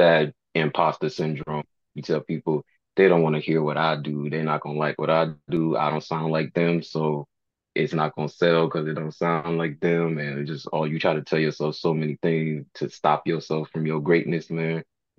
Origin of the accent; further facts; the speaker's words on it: the South, United States; because I'm from the South, so we gotta rep for the South.